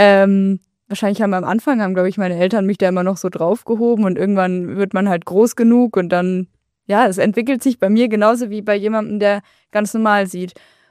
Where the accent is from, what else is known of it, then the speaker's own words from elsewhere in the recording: Lower Saxony, Germany; Also ich komme ja eigentlich aus Niedersachsen, da sind die Berge jetzt sehr weit weg.